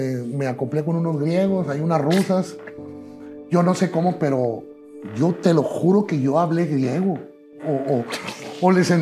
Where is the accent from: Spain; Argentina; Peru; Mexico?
Mexico; Chihuahua; also born or lived in El Paso, United States; iniciamos aquí en la ciudad de Chihuahua. Yo aquí crecí, aquí me desarrollé.